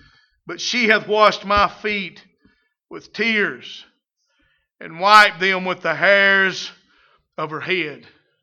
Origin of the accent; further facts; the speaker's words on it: Mississippi, United States; I was born and raised in Pontotoc County. I've already told you enough about my upbringing.